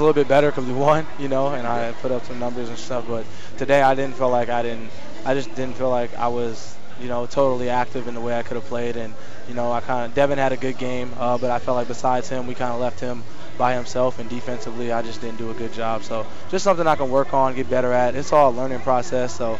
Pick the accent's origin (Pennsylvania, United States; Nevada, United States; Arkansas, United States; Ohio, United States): Nevada, United States; Las Vegas; But a lot of the people didn't know I was like from Vegas.